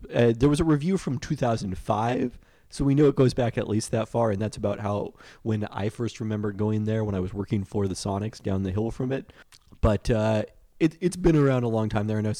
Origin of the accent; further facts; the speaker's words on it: Brooklyn, New York, United States; I was raised out in Brooklyn.